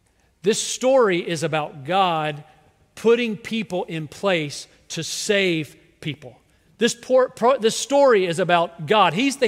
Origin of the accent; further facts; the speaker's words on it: South Carolina, United States; I grew up in South Carolina. We were 50th in education when I grew up.